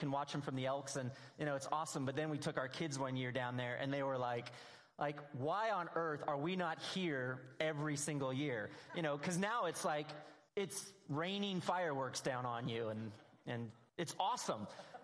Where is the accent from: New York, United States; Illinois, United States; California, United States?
California, United States; Anaheim; So when I was a little kid, I grew up in California. I grew up on the outskirts of Anaheim, California, and we lived up in the foothills.